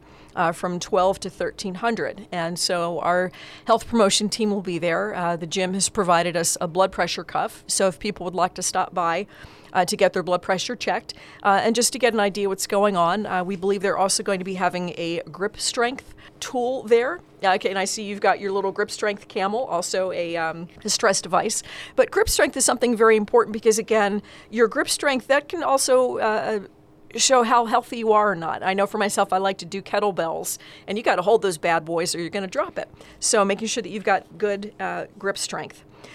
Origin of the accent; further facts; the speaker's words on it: Philadelphia, Pennsylvania, United States; I have to say yo, yo, yo because I'm a Philadelphian. I'm … yo is part of our vocabulary.